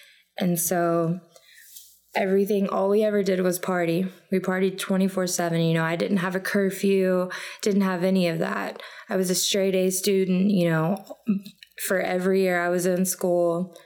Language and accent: English; Dallas, Texas, United States; also born or lived in Keesler Air Force Base; I'm from Dallas, Texas. My clean date is March 17th, 2017. A little bit about my childhood. I was born on the Keesler Air Force Base, so I was a military brat.